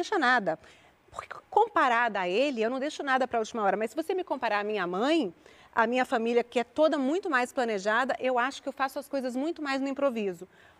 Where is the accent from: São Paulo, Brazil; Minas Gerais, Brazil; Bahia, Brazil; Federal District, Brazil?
Federal District, Brazil; Brasília; now in Rio de Janeiro, Brazil; Não sei, porque eu sou brasiliense, né?